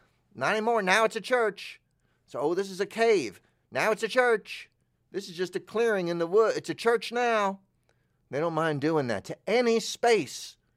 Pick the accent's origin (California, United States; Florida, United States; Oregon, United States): Florida, United States; So I can't remember because I come from North Florida where there is a Mariana and a Marietta, Georgia.